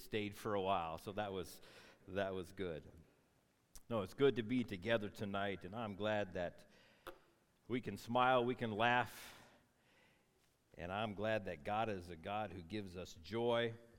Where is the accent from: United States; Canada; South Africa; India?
United States; Iowa; I'm from Iowa, so my family are Hawkeye fans, right?